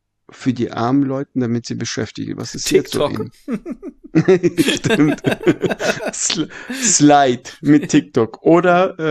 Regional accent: Kazakhstan; Letztes, wir sind in Kasachstan aufgewachsen mit Plumsklo in einem Dorf

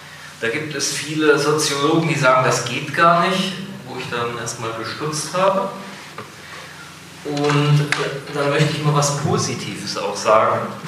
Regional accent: Thuringia, Germany; ich komme aus der Region Ostthüringen

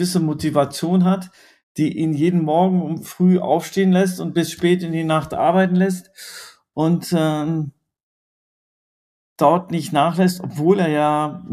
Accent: Colombia; Naja, ich bin ja in Kolumbien groß geworden

